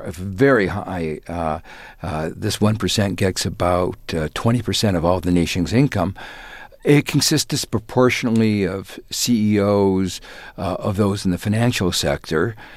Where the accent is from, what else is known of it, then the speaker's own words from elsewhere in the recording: Gary, Indiana, United States; I grew up in Gary, Indiana, which in a way reflects the history of industry in America.